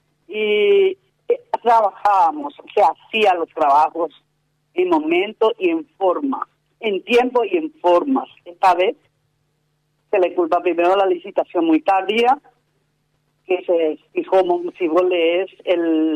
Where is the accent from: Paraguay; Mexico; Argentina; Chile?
Paraguay; Boquerón; a nosotros que somos de Boquerón, nadie no nos escucha.